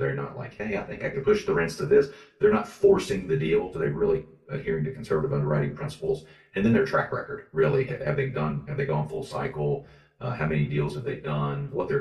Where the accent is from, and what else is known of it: Dallas-Fort Worth, Texas, United States; born or raised there